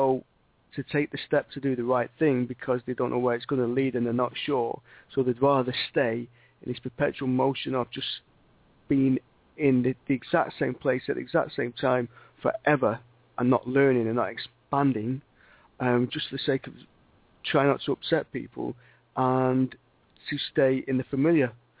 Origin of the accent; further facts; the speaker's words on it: England, United Kingdom; As English people, how often do we do it?